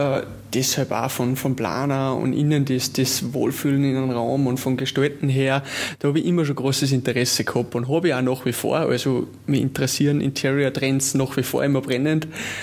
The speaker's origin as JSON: {"language": "German", "town": "St. Johann im Pongau", "region": "Salzburg", "country": "Austria", "said": "bin aus St. Johann in Bongau, also sprich Salzburg-Land."}